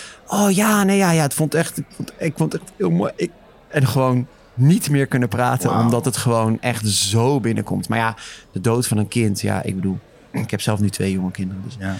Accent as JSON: {"language": "Dutch", "town": "Zwolle", "region": "Overijssel", "country": "Netherlands", "said": "In Zwolle bijvoorbeeld, waar ik vandaan kom."}